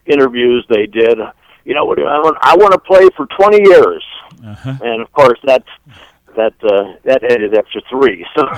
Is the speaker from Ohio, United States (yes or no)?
yes; Cleveland, Ohio, United States; especially at the Cleveland Browns. My God, to play in my hometown would be the most amazing thing.